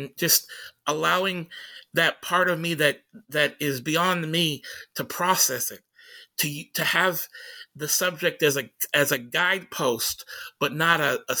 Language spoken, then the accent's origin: English; Tacoma, Washington, United States; when people would find out I was from Tacoma, they would ask me, "Oh my God, what kind of psycho killer shit did you listen to?"